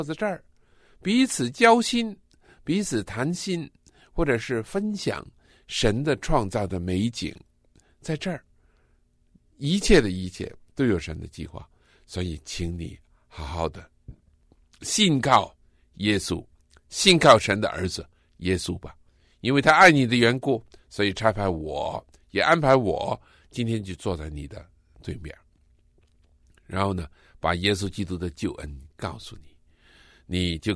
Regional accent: Guangdong, China; 比如说你来自东北，我来自广东

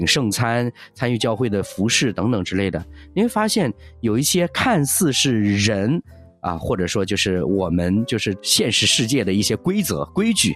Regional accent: China; 我们作为中国人哈、我们今天读到圣经大多数我们就讲读和合本吧

